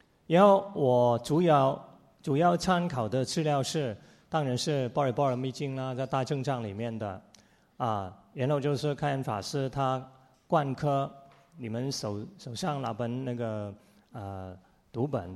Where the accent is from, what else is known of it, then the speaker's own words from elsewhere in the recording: Hong Kong; accent: Hong Kong; Chinese is a second language; 你看我讲的国语哈，普通话，你就一定知道我是从香港来的，对不对？是标准的香港的国语啊